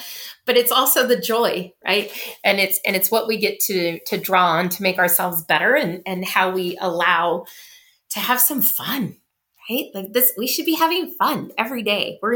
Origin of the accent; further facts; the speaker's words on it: United States; accent: American; also born or lived in Colorado; Yeah, I have a super thick American accent. I was born in Colorado. I was raised primarily on the Montana-Idaho border in a little tiny town of only 74 people. And then moved around that region quite a bit near Yellowstone.